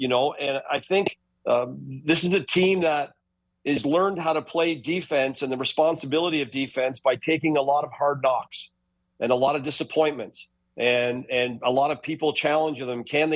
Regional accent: Canada; I'm a Canadian.

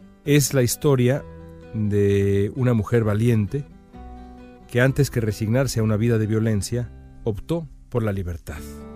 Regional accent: Mexico City, Mexico; born there; ¿En qué parte de la gran Ciudad de México también nací yo?

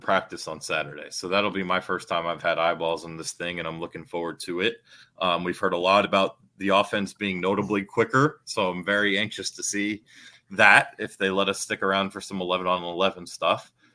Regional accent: Atlanta, Georgia, United States; born there; also born or lived in Roswell; I was born in Atlanta, so we were living in Roswell when I was at that age.

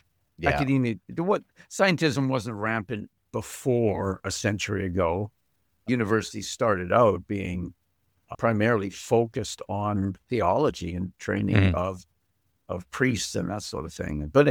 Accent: Fort Saskatchewan, Alberta, Canada; the fact that I grew up in Fort Saskatchewan and my father, of course, we were there because my father had a job there, right?

